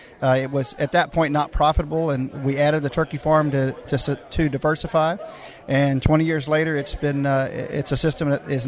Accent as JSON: {"language": "English", "town": "Rogers", "region": "Texas", "country": "United States", "said": "from Rogers, Texas."}